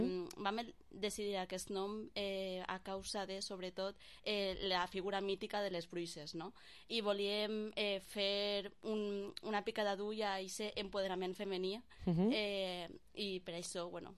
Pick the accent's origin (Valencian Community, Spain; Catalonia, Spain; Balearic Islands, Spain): Valencian Community, Spain; Almassora; Jo, per exemple, soc d'Almassora